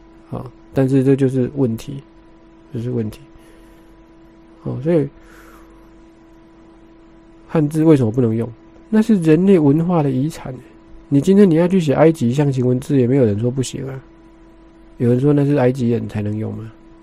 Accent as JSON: {"language": "Chinese", "country": "Taiwan", "said": "可是那不妨碍我作为台湾人啊，"}